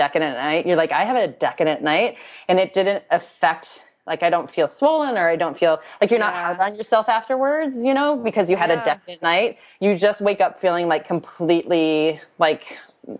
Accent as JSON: {"language": "English", "region": "Louisiana", "country": "United States", "said": "so I'm Cajun, our family's Cajun, and I was just recently asked like something about being Cajun"}